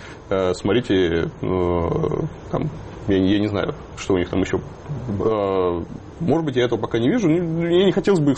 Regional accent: Simferopol, Crimea, Ukraine; also born or lived in Moscow; я вырос в Крыму, ну, частично. Я на, у меня Москва-Симферополь, два таких города, где, где я рос. Вот. И я считаю Крым своим домом, вторым домом.

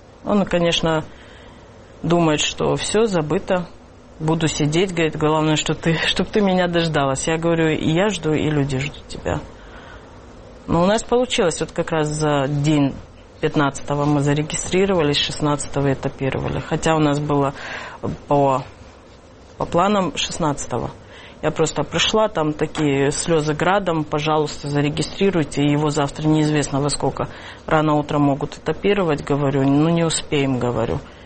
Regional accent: Russia; Я говорю, я россиянка, но у меня нету, говорю, флага даже

